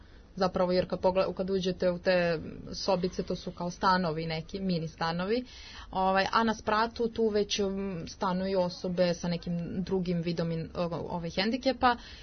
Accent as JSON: {"language": "Serbian", "town": "Bor", "region": "Bor District", "country": "Serbia", "tie": "born or raised there", "lives_now": "Belgrade, Serbia", "said": "Ja sam, da, rodom iz Bora, sad trenutno živim u studentskom domu, jer sam na master studijama na pravnom fakultetu."}